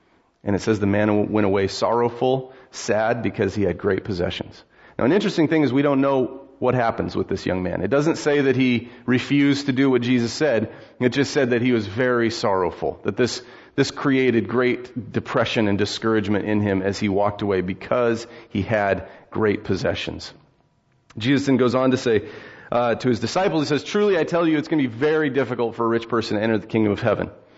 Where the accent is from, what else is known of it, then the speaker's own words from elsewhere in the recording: United States; And guess what I am? I'm American.